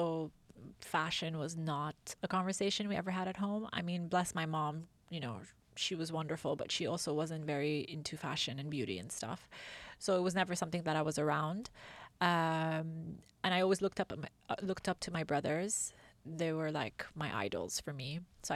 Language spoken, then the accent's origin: English; United Arab Emirates; also born or lived in London; I'm originally from Iran, but I'm born and raised in the UAE.